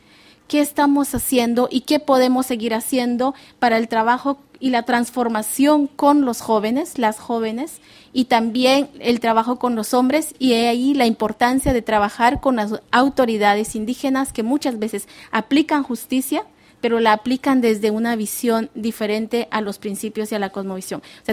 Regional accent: Guatemala; de Guatemala

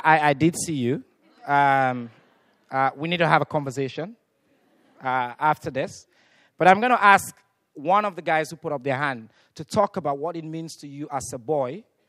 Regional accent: Sierra Leone; I come from Sierra Leone, where about 80% of young girls are caught.

